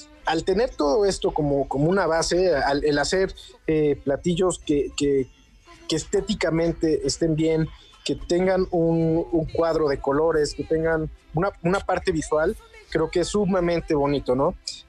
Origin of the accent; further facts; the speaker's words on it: Puebla, Mexico; Me toca ser poblano y hago cocina poblana, me gusta pelear por la cocina poblana.